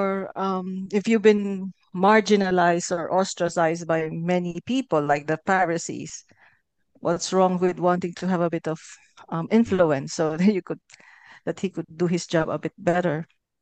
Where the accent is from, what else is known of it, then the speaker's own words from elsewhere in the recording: Philippines; now in New Zealand; I'm a Filipino Kiwi working with the Archdiocese of Wellington.